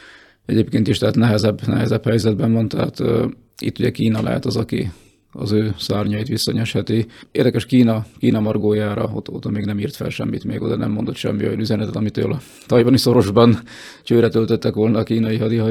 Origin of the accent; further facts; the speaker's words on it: Slovakia; Szlovákia magyarként másképp látjuk ezt